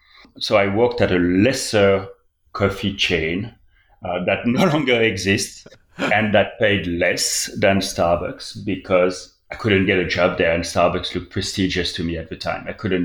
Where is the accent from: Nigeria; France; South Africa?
France; English is a second language; now in United States; I grew up in France. I did not grow up in the United States.